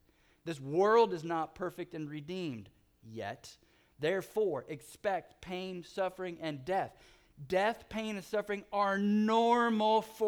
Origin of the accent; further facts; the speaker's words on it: California, United States; I'm from Southern California, and I've seen a lot of lowriders.